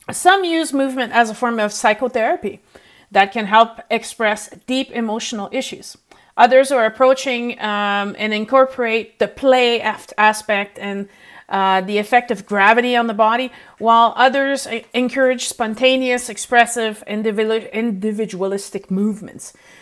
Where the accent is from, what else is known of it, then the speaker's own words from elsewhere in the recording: Canada; I'm French Canadian, so there's a certain type of music that reminds me of home immediately.